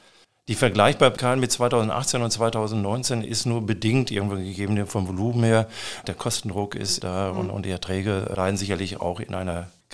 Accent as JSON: {"language": "German", "region": "North Rhine-Westphalia", "country": "Germany", "tie": "born there", "said": "wenn ich als gebürtiger Sauerländer von Stolz spreche"}